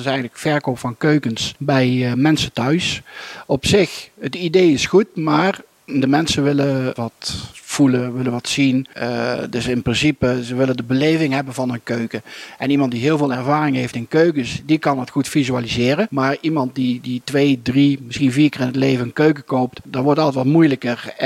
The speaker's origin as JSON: {"language": "Dutch", "country": "Netherlands", "lives_now": "La Nucía, Spain", "said": "Ik kom uit Nederland. Ik ben half Spanjaard van origine. Hier in La Nucía ben ik een keukenzaak begonnen"}